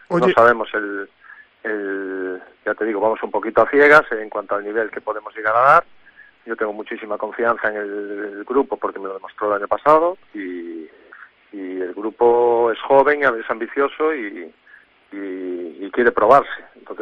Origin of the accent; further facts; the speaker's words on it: Bouzas, Galicia, Spain; a mí, que soy de Bouzas y rapidista